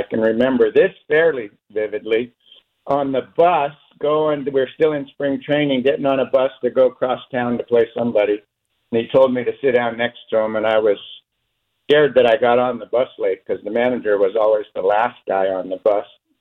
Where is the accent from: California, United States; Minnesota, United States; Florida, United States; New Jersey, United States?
California, United States; Growing up in Southern California, I don't think I ever played a game under 65 degrees.